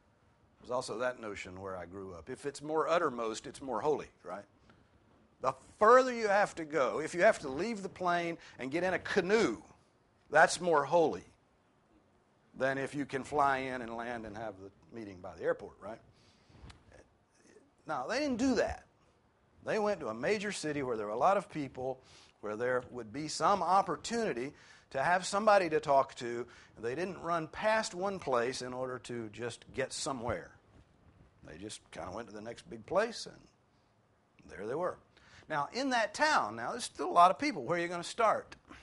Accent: Rome, Georgia, United States; You know, I was from Rome, Georgia, for a part of my time

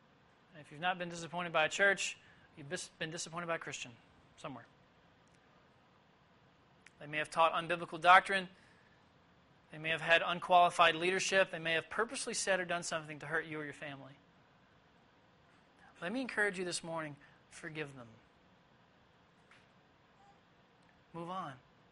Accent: Tennessee, United States; I just moved back to the Bible Belt. I haven't been here in 4 years. I grew up in Tennessee.

